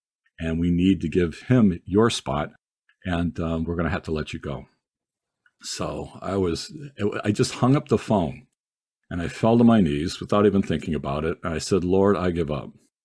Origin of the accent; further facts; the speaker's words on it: Detroit, Michigan, United States; they had a team right there in my home town of Detroit called the Michigan Panthers.